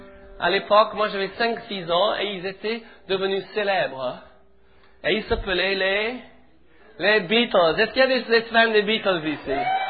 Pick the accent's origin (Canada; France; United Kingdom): United Kingdom; England; French is a second language